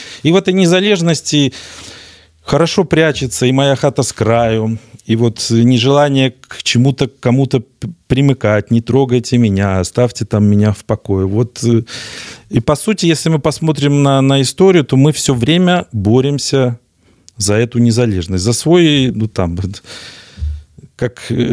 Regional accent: Belarus; Ну, такие белорусы, такое наше поведение.

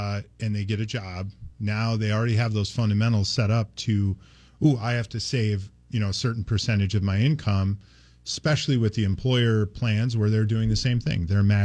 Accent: Michigan, United States; I grew up in Michigan, but yes.

